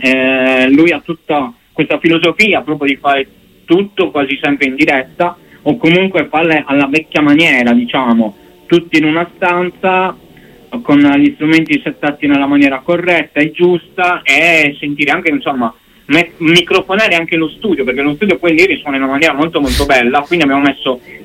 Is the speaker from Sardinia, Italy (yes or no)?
yes; Sardinia, Italy; Io non sono campano, non sono cilentano, vengo dalla Sardegna. Ho iniziato appunto in Sardegna a approcciarmi appunto alla letteratura, alla poesia.